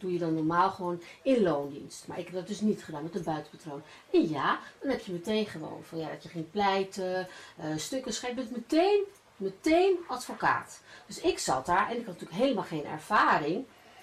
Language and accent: Dutch; Amsterdam, North Holland, Netherlands; born there; Ik ben in Amsterdam geboren, ik ben half Spaans.